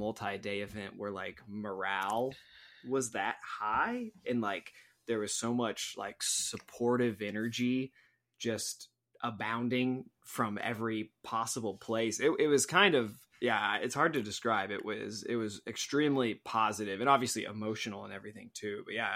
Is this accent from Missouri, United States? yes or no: yes; Springfield, Missouri, United States; I got to go down to my hometown, Springfield, Missouri, for DeFore Fest.